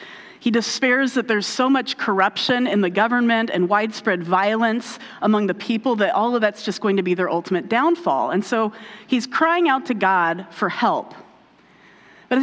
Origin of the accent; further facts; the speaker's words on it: Indiana, United States; And actually, one of her old neighbors attended my church growing up in Indiana.